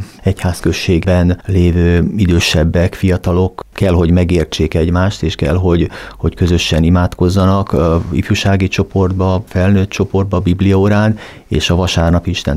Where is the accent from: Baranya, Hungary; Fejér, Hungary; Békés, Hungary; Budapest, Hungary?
Budapest, Hungary; Cinkota; ide születtem, szülők is, nagyszülők is, tétszülők is, tehát ősi cinkotai család, illetve hát a családnak a másik része csömöri evangélikus család.